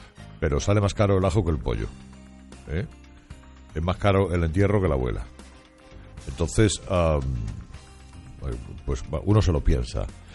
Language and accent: Spanish; Spain; como los españoles tenemos una pinta de pringar últimamente que nos salimos